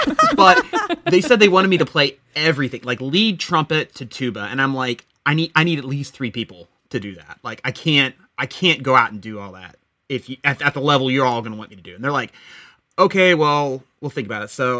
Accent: St. Louis, Missouri, United States; I'm a St. Louis Cardinals fan. Like, that's, I grew up in St. Louis.

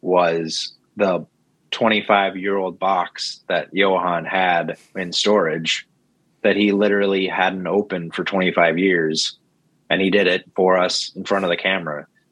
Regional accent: Crystal Falls, Michigan, United States; It was, which was amazing because it was my hometown PBS. I used to watch, you know, all the shows on PBS when I was growing up. So it was extra special that I got to share it with the Crystal Falls community and the Upper Peninsula

